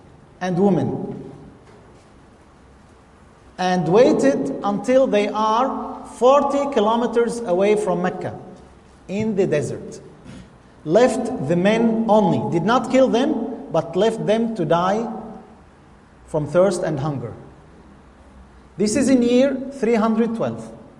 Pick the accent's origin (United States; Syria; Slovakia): Syria; Now, first of all, I'm not from Saudi, I'm Syrian. Yes, I did study there